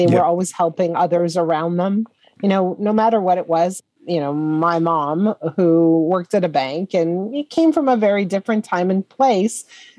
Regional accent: Montreal, Quebec, Canada; And, you know, I grew up in Montreal, and high school is grade 7 in Montreal.

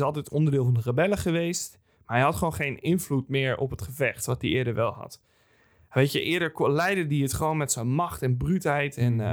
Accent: Overijssel, Netherlands; Ik heb er zelf weinig mee te maken, ik kom uit Overijssel, dus.

